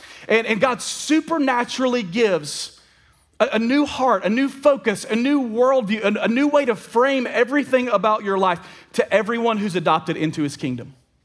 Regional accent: Alabama, United States; By the way, I'm from Alabama, all right?

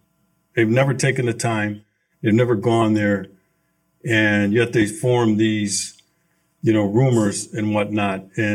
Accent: United States; You know, I'm an American, first and foremost.

